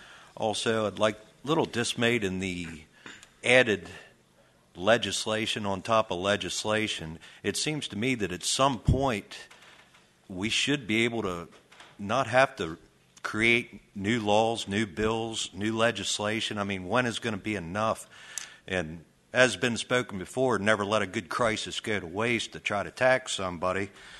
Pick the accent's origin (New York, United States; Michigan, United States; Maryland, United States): Maryland, United States; Clear Spring; I'm from Clear Spring, Maryland, part of Western Maryland.